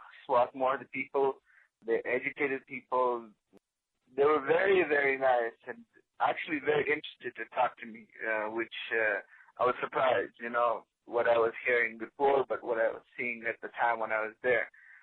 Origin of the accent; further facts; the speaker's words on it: Afghanistan; I'm from Afghanistan. I finished my high school studies here in Afghanistan, but had the opportunity to come to the United States in 2006.